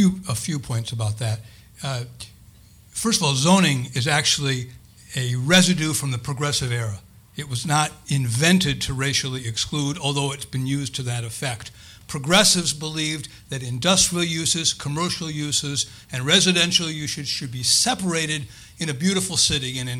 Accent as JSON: {"language": "English", "town": "Cleveland", "region": "Ohio", "country": "United States", "said": "I'm from Cleveland. Believe me, there's no housing crisis."}